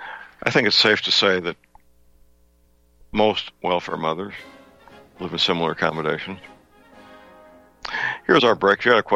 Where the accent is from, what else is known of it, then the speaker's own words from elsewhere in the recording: St. Louis, Missouri, United States; at the time, my hometown, St. Louis Cardinals, were in the World Series.